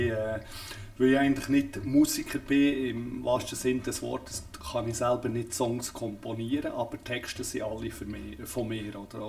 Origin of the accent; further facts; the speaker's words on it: Bern, Switzerland; also born or lived in Southern France; Und väterlicherseits sind wir eigentlich alle Südfranzosen. Ich bin auch in Südfrankreich geboren, aber in Bern aufgewachsen.